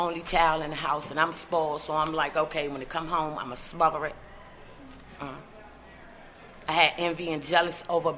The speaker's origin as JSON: {"language": "English", "town": "Washington", "region": "District of Columbia", "country": "United States", "tie": "born or raised there", "said": "We moved from Northwest D.C. to Northeast D.C. And it was like a culture shock. Now, the house I lived in D.C., it was in Northwest, it was unattached."}